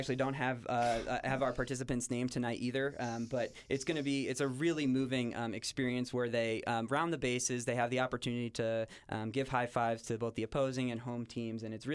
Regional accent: Connecticut, United States; moved away; also born or lived in New York; growing up in Connecticut, to be honest, it's either Yankees or Red Sox.

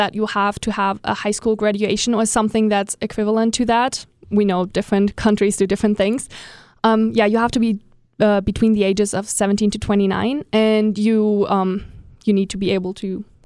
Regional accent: Germany; English is a second language; now in United States; I'm from Germany.

